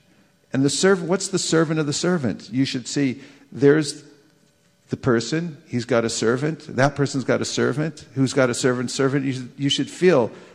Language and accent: English; Burlingame, California, United States; I know, because I'm from Dog Loka. Burlingame is Dog Loka.